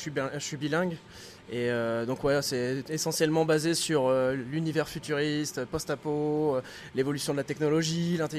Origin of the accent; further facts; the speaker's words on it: Compiègne, Hauts-de-France, France; le groupe c'est … on vient de Compiègne, on a un groupe d'électronicore.